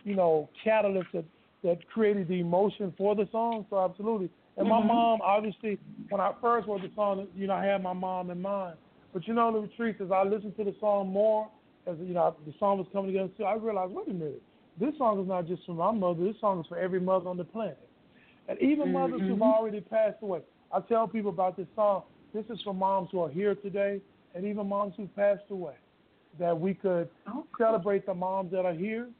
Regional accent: Dallas, Texas, United States; now in Los Angeles, United States; I'm just a brother out of Dallas, Texas, originally. Right now I live out in Los Angeles. But born and raised in Dallas, and just grew up singing in church with my dad.

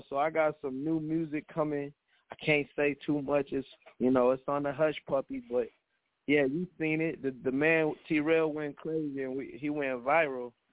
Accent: Minnesota, United States; I'm a artist out of Minnesota. You know, born and raised Minnesota Wolf

